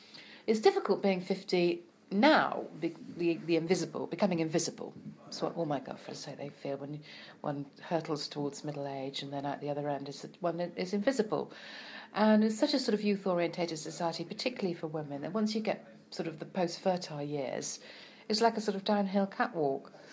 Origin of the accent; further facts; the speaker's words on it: United Kingdom; being British myself